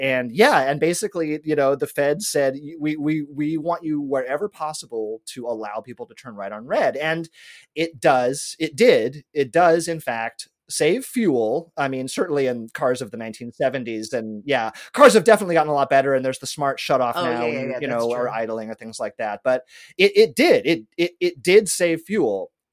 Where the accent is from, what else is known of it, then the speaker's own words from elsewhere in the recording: California, United States; also born or lived in Los Angeles / New York City; I've lived in Los Angeles, learned to drive in Los Angeles, and I've also lived in New York City. So growing up in California